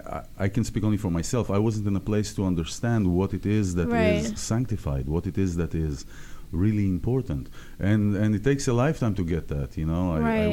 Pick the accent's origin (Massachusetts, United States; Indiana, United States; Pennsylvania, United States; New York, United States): Massachusetts, United States; Boston; now in Los Angeles, United States; When I came here from Boston to visit here in L.A., I would laugh at people in L.A. that say, what are they cold?